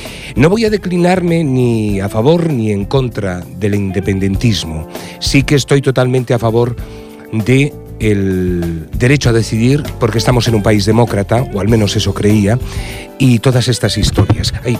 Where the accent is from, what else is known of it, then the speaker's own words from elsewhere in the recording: Asturias, Spain; born there; now in Catalonia, Spain; Y soy castellano parlante. El hombre lobo nació en los montes de Asturias hace 355 años y se vino a vivir a Cataluña, vino a parar a los montes de Cataluña